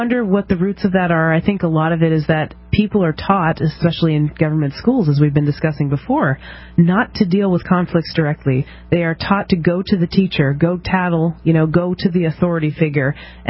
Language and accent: English; New Hampshire, United States; I happen to be born in New Hampshire, so I'm a New Hampshirean. And I'm an American.